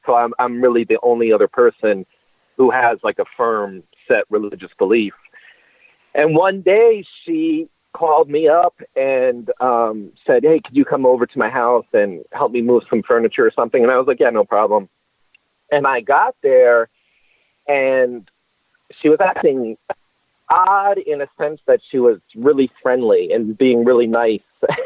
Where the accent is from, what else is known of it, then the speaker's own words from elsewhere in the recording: Pennsylvania, United States; now in Minneapolis, United States; And to this day, I'm from Pennsylvania, so I live now here in Minneapolis.